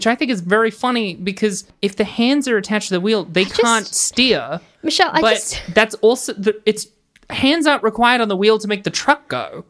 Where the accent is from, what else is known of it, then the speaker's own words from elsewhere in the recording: Australia; I have no concept as an Australian of whether it was like lovingly made by Mexicans